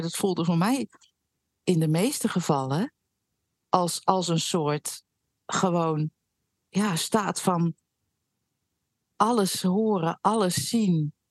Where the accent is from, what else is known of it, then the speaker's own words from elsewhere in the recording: Utrecht, Netherlands; ik ben opgegroeid in Utrecht en daar dus heb ik leren fietsen in mijn beleving druk verkeer.